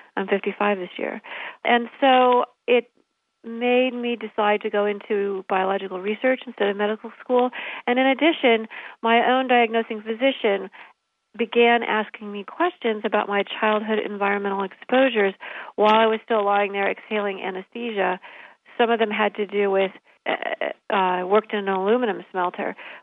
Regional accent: Illinois, United States; I went back to my hometown, a highly industrialized area along the Illinois River

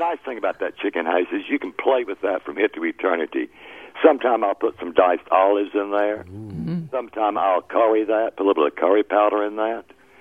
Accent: Charlotte, North Carolina, United States; Well, Faith, I grew up catching catfish near Charlotte, North Carolina, at the Catawba Revel.

